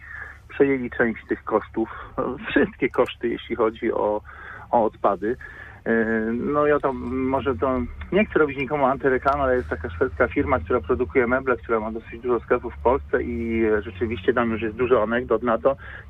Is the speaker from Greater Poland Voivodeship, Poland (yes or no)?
yes; Poznań, Greater Poland Voivodeship, Poland